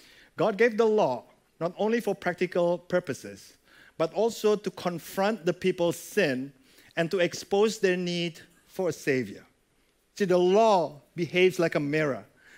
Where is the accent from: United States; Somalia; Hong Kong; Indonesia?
Indonesia; Jakarta; now in Australia; And I grew up in Jakarta. There was a big runabout where I grew up.